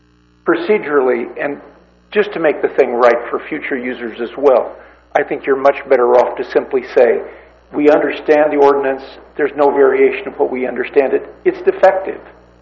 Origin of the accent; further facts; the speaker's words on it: Nipomo, California, United States; I'm from Napomo, and I'm chair of the RAC.